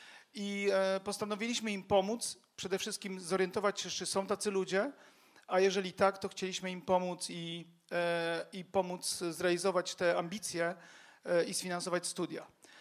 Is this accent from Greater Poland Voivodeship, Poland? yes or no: yes; Poznań, Greater Poland Voivodeship, Poland; podobnie jak Mariusz, jestem z Poznania.